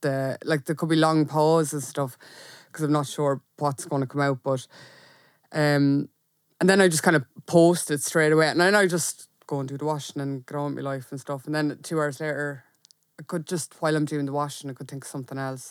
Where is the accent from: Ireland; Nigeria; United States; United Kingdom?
Ireland; it's just part of being Irish and putting yourself down